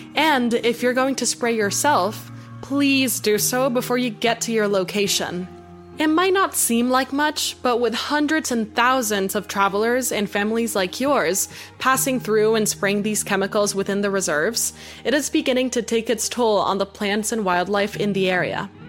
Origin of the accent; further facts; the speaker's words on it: Costa Rica; Growing up in Costa Rica is a little different to growing up in more developed Western countries. With jungles, mountains, and coastline as our backyard, it was hard not to spend a lot of our time outdoors